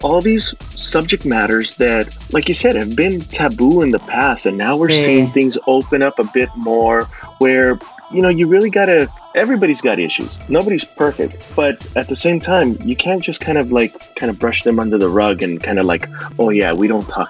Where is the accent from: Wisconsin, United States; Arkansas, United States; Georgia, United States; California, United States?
California, United States; Los Angeles; Billy, you know, I grew up in East LA, and obviously being Mexican and really trying to assimilate into the community was always kind of difficult.